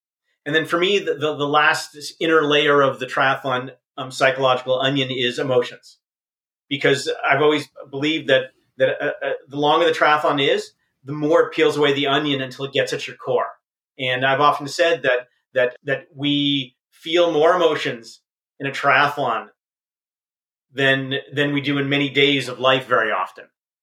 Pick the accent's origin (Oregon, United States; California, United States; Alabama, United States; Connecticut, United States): Connecticut, United States; also born or lived in Vermont; So, I grew up in Connecticut and Vermont, and my parents were skiers.